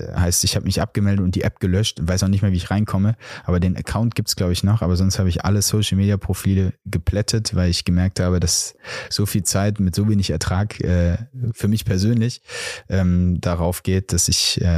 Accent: Delbrück, North Rhine-Westphalia, Germany; Delbrück, natürlich. Also ich bin nicht geboren in Delbrück, aber aufgewachsen in Delbrück.

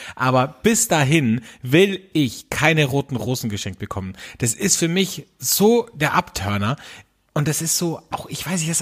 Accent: Austria; Gatsch, wie man bei uns in Österreich sagt

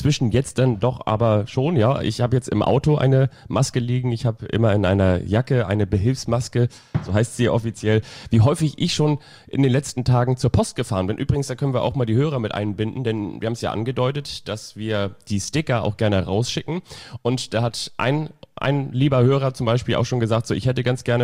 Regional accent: Kiel, Schleswig-Holstein, Germany; ich bin ja im Großraum von Kiel aufgewachsen

